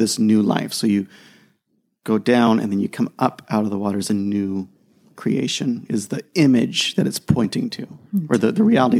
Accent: United States; So we think of, like when I grew up in the States, in grade school, we would start every day standing up, facing the flag.

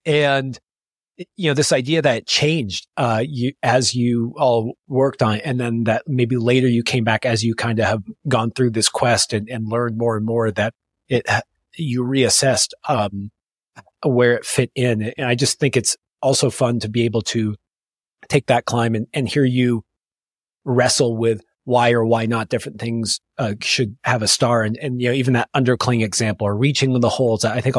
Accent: California, United States; We grew up in California where I've done a decent amount of traveling.

